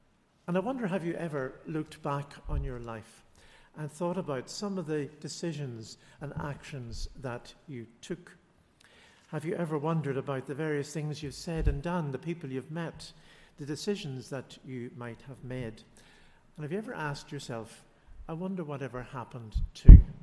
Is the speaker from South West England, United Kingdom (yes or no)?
no; Lisburn, Northern Ireland, United Kingdom; That's when I was growing up in the Lisburn area.